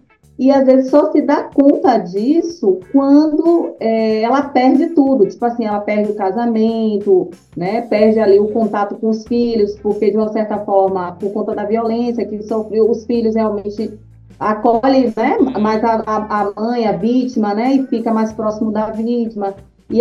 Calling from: Camaçari, Bahia, Brazil; Eu falo aqui de Abrantes, Bahia, que é Camaçari, na realidade, a cidade, né? O bairro é o Abrantes. Camaçari, Bahia.

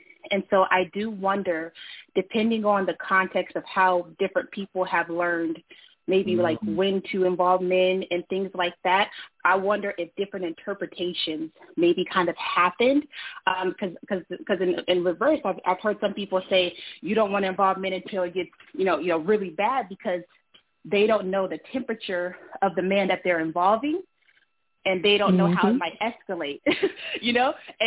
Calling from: Boston, Massachusetts, United States; I'm calling in from Boston.

